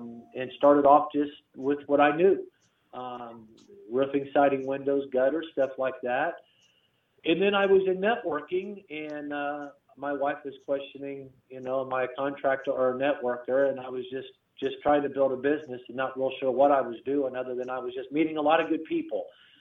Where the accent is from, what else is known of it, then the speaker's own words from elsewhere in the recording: Greenwood, United States; Well, I grew up down here in the Greenwood area, so I'm a Southsider, so I've seen a lot of changes down here through the years